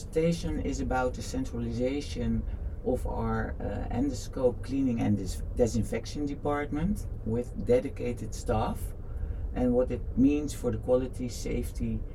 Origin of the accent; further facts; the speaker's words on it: Netherlands; English is a second language; I'm from the Netherlands.